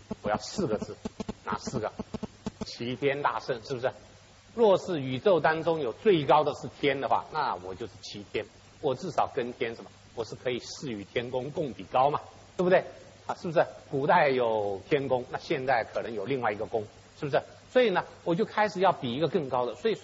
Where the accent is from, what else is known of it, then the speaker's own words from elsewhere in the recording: Taiwan; 我在台湾长大之后，我就发现台湾有的时候有这种观念